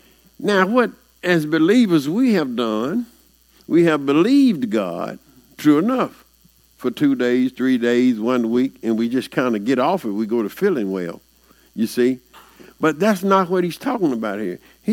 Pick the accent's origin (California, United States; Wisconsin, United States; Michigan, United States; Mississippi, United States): Mississippi, United States; he's a Mississippi boy too. I'm from Mississippi.